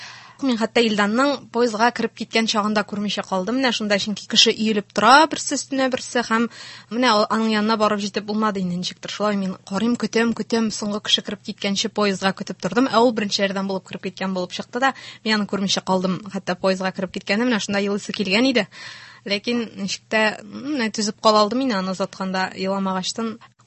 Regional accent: Aznakayevo, Tatarstan, Russia; Мин үзем Азнака ягыннан, безнең менә Казанга кадәр ора 300 чакрым чамасы

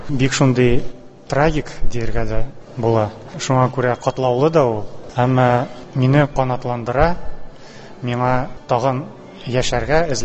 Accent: Yelabuga, Tatarstan, Russia; мин үзем Алабугада туып үскәнмен. Анда сәнгать мәктәбен бетердем, аннан соң Чаллыда укыдым, училищедә, аннан соң Петербургта Академия художественна тәмамладым.

